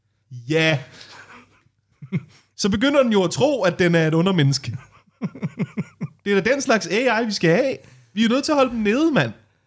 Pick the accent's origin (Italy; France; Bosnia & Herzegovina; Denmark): Denmark; Værløse, Capital Region of Denmark; Jeg er fra Værløs, vi er ikke så langt.